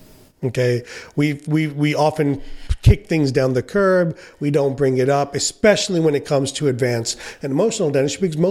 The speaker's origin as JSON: {"language": "English", "country": "India", "said": "So nobody wants to, you know, as an Indian, it's like creating a caste system, right?"}